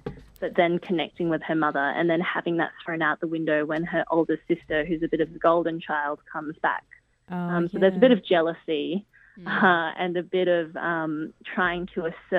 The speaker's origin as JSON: {"language": "English", "country": "Australia", "said": "I just say that I'm Australian, yeah. And it's quite evident. Yes. It's just quite evident to them because although I can speak some Cantonese, it's very clear that I was brought up in a Western nation."}